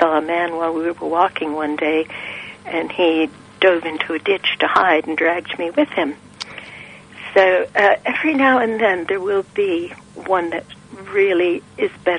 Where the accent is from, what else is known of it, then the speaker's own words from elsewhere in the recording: Detroit, Michigan, United States; moved away; I'm from Detroit